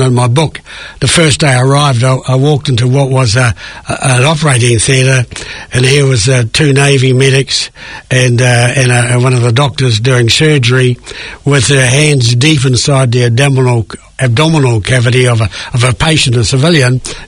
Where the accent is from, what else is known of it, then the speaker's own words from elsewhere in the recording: Tauranga, Bay of Plenty, New Zealand; born there; also born or lived in Hamilton; I was born in Tauranga, in a small farming community, Omakara, in January 1946. Shifted to Hamilton, went to Hamilton Boys High School